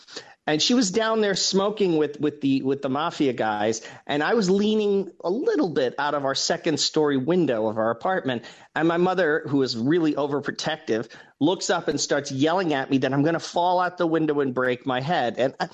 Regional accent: New York, United States; I guess I could tell a lot of funny stories about growing up in New York, in Queens in the 70s.

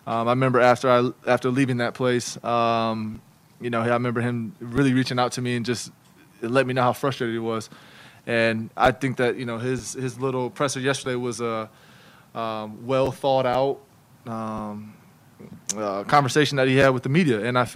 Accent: Ohio, United States; obviously he's a PA guy I'm not too happy with because I'm from Ohio.

